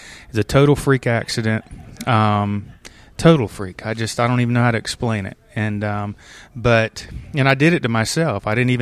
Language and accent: English; Titusville, Florida, United States; Well, I grew up in Titusville, Florida, which is right where the Space Center is, right due east of Orlando. It was a great place to grow up.